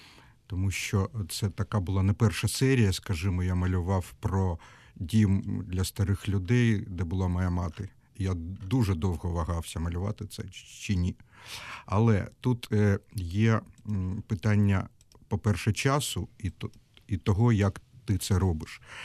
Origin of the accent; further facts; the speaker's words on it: Kyiv, Ukraine; я пішов як українець, як єврей, як киянин, як чоловік.